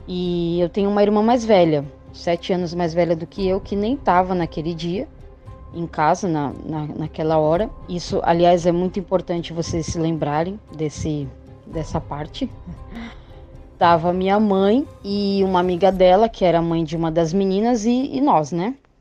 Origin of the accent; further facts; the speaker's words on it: Santos, São Paulo, Brazil; eu sou de Santos, São Paulo.